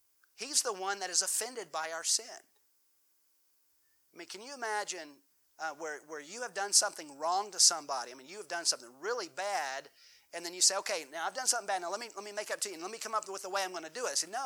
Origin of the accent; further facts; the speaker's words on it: South Carolina, United States; And I grew up here in South Carolina, curvy roads, mountain roads, hill roads.